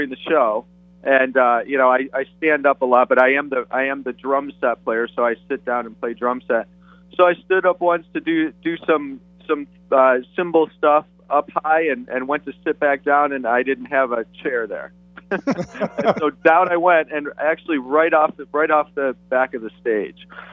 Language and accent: English; Detroit, Michigan, United States; now in Chicago, United States; I have been in Chicago for a long time, I guess long enough to say I'm a Chicagoan, but I actually grew up in Detroit, and I never transferred over my Detroit fandom.